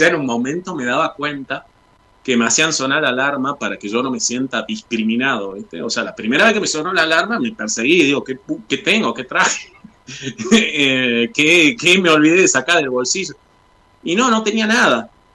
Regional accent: Argentina; hasta el ateo más ateo se puede emocionar siendo argentino

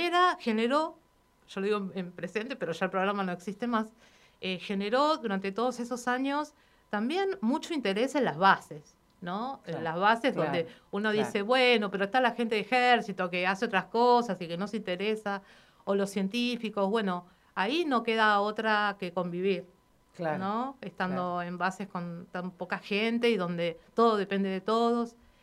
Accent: Buenos Aires, Argentina; Y en el caso, por ejemplo, de nosotras, que somos de Buenos Aires

